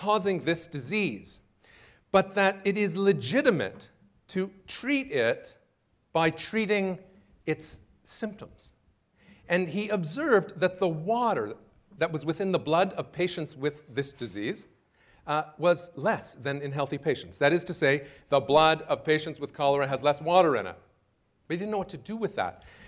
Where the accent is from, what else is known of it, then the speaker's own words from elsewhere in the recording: Montreal, Quebec, Canada; moved away as an adult; now in United States; I grew up in Montreal. That's number one. And then I came to the U.S. I went to college in Maine